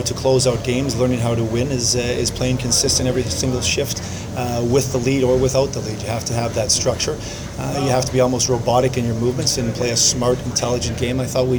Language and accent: English; Manitoba, Canada; I was born and raised in Manitoba. I know what that logo means